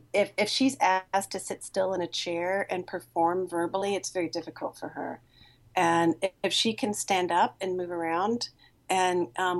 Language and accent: English; Oklahoma, United States; just because I'm from Oklahoma, like with Creeks and Choctaws, that kind of call and response thing.